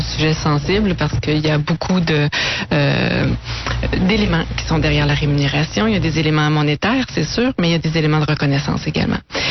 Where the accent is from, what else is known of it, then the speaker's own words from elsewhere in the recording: Canada; qui est très présente chez nous au Canada, en Amérique